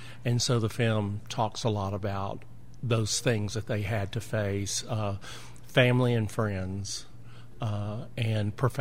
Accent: Shreveport, Louisiana, United States; That's where I'm from as well. We both live and work in Shreveport.

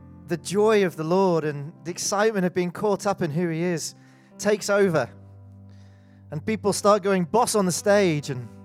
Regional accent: North East England, United Kingdom; born there; And my story began 46 years ago in the northeast of England. Yes, I am British.

